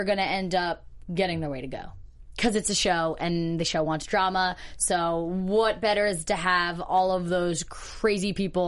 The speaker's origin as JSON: {"language": "English", "region": "East Coast", "country": "United States", "said": "I mean, I'm from the East Coast, but this isn't the only reason why I love New York."}